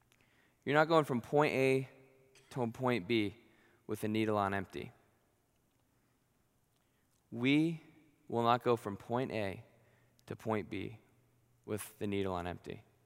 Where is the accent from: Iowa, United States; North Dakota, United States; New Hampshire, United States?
New Hampshire, United States; So I'm originally from New Hampshire. So what that meant is going to college in Florida, about twice a year, I would embark on a harrowing 24-hour drive.